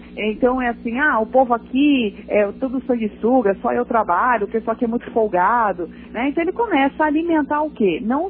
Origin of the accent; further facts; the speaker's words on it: Brazil; a gente, enquanto brasileiro, né, a gente sempre acha que alguém tem que vir ajudar